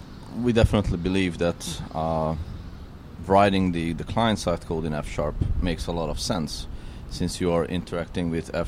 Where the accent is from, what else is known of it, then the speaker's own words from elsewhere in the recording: Budapest, Hungary; I am from Budapest, Hungary.